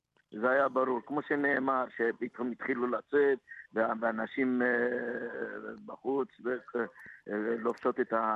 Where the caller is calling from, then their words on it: Melbourne, Victoria, Australia; לא, אני ממלבורן.